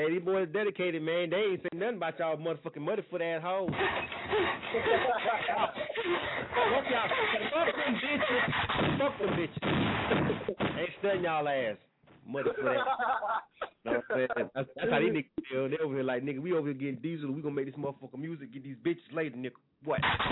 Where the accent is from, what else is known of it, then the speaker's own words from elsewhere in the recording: Florida, United States; now in Atlanta, United States; I'm not from Atlanta, but I've been living here since the 90s. You know what I'm saying? Since the late 90s.